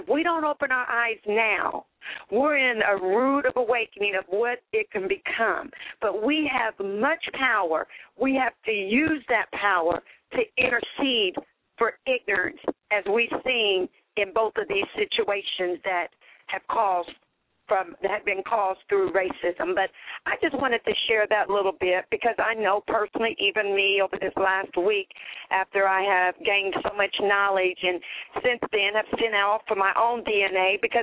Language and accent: English; United States; I thank God that I not only can say I'm an American, but I am a child of God.